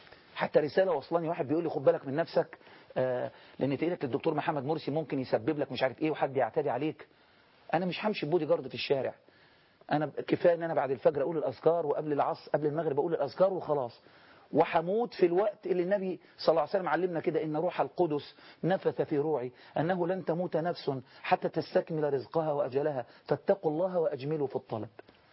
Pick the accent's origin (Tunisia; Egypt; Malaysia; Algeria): Egypt